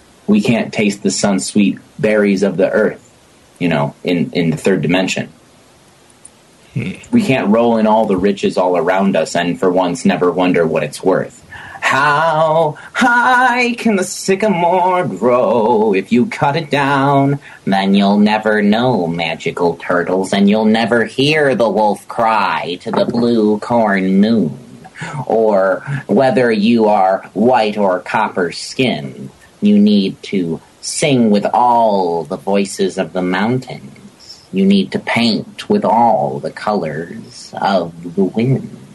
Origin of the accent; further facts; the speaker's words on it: Michigan, United States; But I am nasally. I'm from Michigan. We are called Michiganders